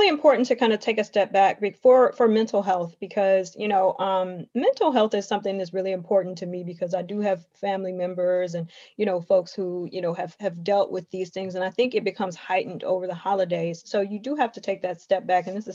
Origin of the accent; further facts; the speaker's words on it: Detroit, Michigan, United States; I was born and raised on the East Side. So like, you know, Mac and St. Clair. So that's like... Yeah, that's where I grew up.